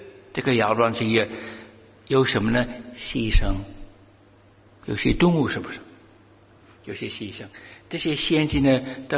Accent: China; 我们中国人也有很多古书，四书五经

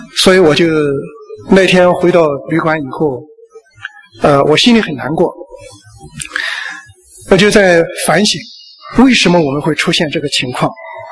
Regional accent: China; 我也是中国人啊

